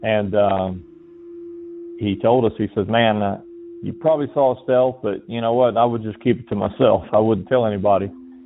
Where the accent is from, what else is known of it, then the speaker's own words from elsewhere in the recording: Georgia, United States; I'm originally from Georgia, and I was stationed at Kadena Air Force Base in Okinawa, Japan from 2000 to 2003.